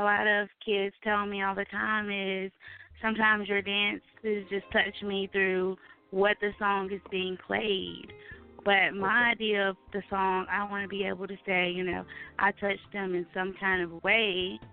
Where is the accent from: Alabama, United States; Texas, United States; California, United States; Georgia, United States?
Alabama, United States; Farmington; I'm 28 years old. I'm a toddler teacher. I'm from Farmington, Alabama.